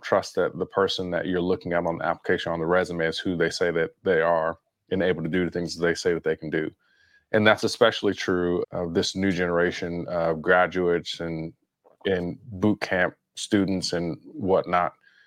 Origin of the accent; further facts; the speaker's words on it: Compton, California, United States; 87, was growing up in Compton. I was about 4 years old at the time.